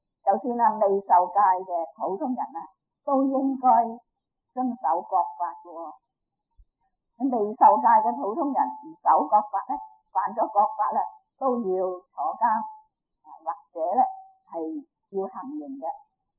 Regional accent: China; 好似我哋係中國人，我哋有我哋嘅國家

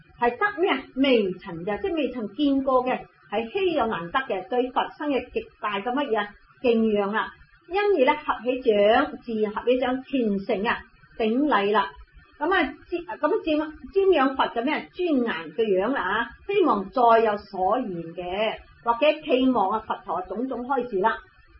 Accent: China; 我哋中国人咧，你睇下咧，就唔会明白。我中国人好简洁嘅

